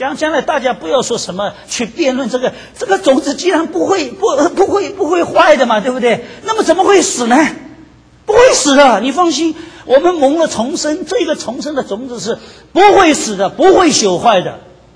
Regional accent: Shanghai, China; 我们上海话讲叫西装必三，我们在座的上海人穿了西装其实是必三

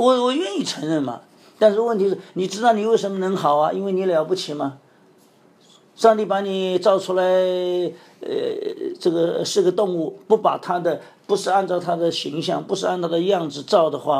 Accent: China; 我们自己悔改了吗？我们中国人自己悔改了吗？

